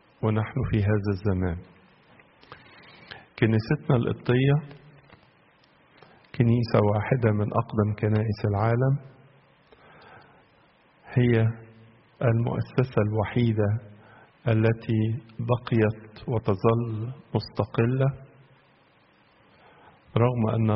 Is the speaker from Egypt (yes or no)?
yes; Egypt; والهجرة بالنسبة لنا كمصريين أمر غريب.